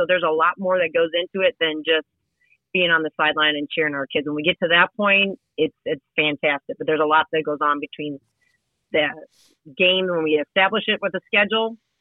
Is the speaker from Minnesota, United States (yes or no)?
yes; Minnesota, United States; I think I've been here long enough that people think I'm from Ben Davis. I'm actually not. I am from Minnesota.